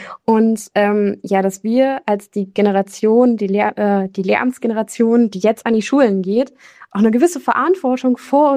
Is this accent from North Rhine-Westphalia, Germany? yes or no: no; Berlin, Germany; Ich bin aus Berlin